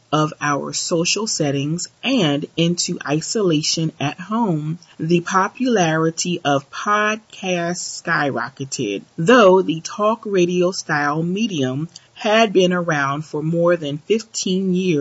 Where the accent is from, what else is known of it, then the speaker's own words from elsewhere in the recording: Nigeria; I am a Nigerian woman, so what I was told is keep your problems in your house.